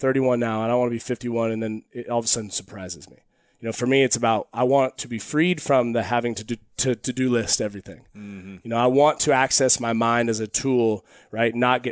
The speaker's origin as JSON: {"language": "English", "town": "Eugene", "region": "Oregon", "country": "United States", "tie": "born or raised there", "said": "I grew up in Eugene, Oregon."}